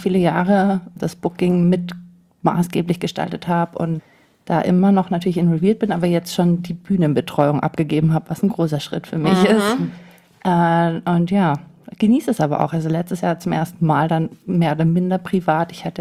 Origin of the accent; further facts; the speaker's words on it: Munich, Bavaria, Germany; München ist da, wo ich mich wohlfühle, wo meine Freunde sind und wo meine Wurzeln liegen. Und ja, ist meine Heimat.